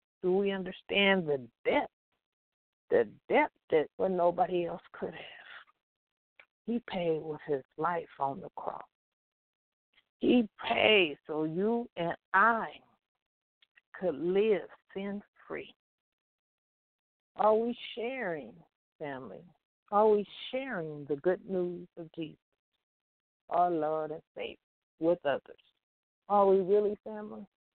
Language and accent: English; Compton, California, United States; I look back, family, at growing up in Compton.